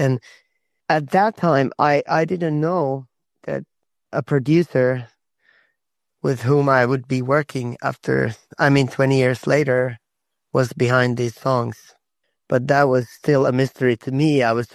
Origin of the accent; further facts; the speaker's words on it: Finland; also born or lived in United States; I'm in Finland. I recently moved back to my home country, Finland. I lived 11 years abroad. I lived in America, in different states, and I'm happy to be back in Europe and in Finland.